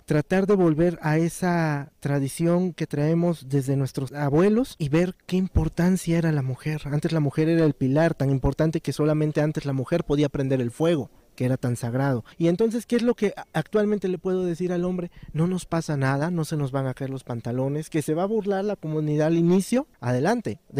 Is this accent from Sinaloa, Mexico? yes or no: no; Veracruz, Mexico; soy del estado de Veracruz, México.